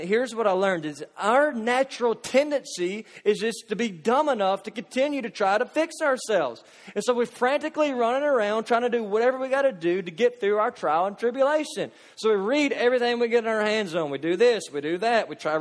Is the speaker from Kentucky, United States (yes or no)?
yes; Kentucky, United States; "No, I'm not. I'm actually from Kentucky."